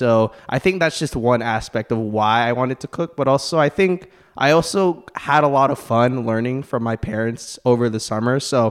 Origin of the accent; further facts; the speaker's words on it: Philippines; because I am Filipino myself